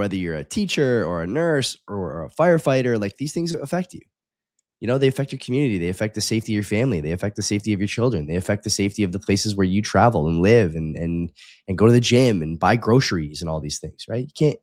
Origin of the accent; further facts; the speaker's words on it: Canada; I don't know what I'm supposed to take from this as a Canadian